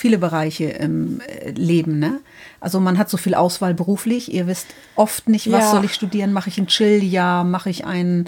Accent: Northern Germany, Germany; Wir kommen aus dem Norden Deutschlands

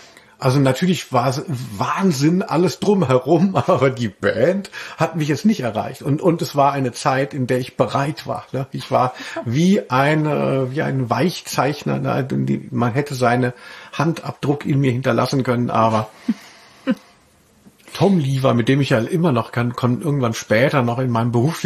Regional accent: Hesse, Germany; Und ich komme ja aus der Nähe von Hanau.

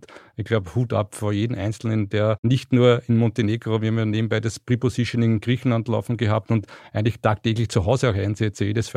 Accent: Austria; Das wird gar nicht so zu einem großen Waldbrand bei uns in Österreich kommen, also nicht sehr oft, weil wir einfach die Freiwilligen einfach schnell vor Ort haben.

